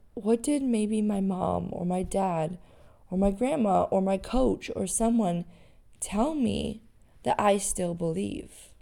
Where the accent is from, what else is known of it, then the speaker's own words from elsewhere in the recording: Canada; I'm from Canada. I would never hurt anyone.